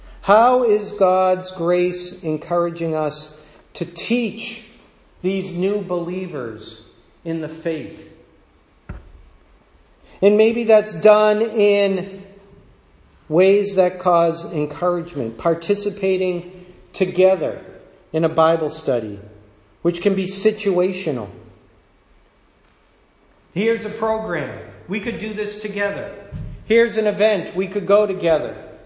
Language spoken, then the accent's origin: English; Boston, Massachusetts, United States; I am a Bostonian. I am in the realm of Boston.